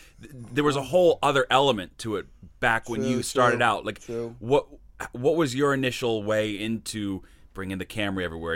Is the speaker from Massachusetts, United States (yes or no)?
yes; Dighton, Massachusetts, United States; From Dighton, Mass, bro.